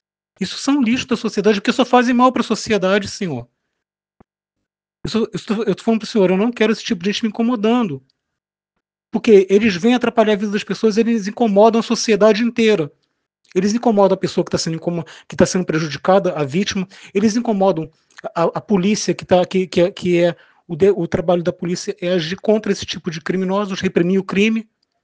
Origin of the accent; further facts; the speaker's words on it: Austin, Texas, United States; Eu tenho família aqui em Austin. Eu sou nascido e criado aqui em Austin.